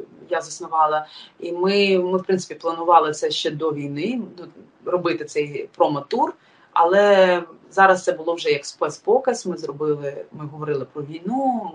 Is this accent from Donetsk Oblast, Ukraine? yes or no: no; Odesa Oblast, Ukraine; born there; Я українська болгарка, яка народилася там, яка знає, яка вивчала болгарську мову і українську тільки завдяки тому, що Україна стала незалежною.